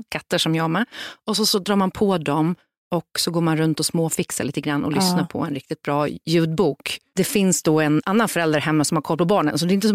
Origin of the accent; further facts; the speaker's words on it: Skåne, Sweden; Jag är från Skåne.